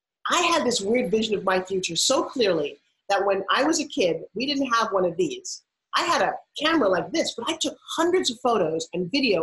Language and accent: English; New York, United States; Because I'm like from New York, okay? And we're in Tulsa, Oklahoma. And the girl's like, y'all have the funniest accent I ever heard.